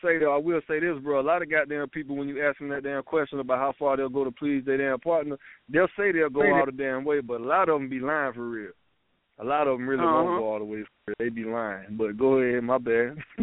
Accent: the South, United States; I'm from the South, man. I look like I'd break her, man.

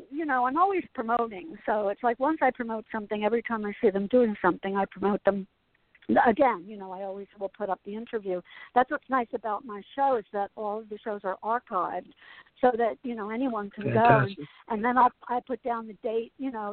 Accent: Asbury Park, New Jersey, United States; because I was raised in Asbury Park. You know, I grew up two blocks from the Wonder Bar on Fifth Avenue.

